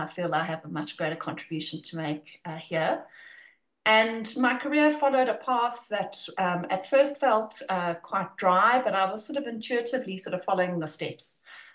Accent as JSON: {"language": "English", "country": "South Africa", "also_born_or_lived": "United Kingdom", "said": "decided to take a gap year in the UK, as many people do, being South African, and landed up living there for 4 years working in investment banking."}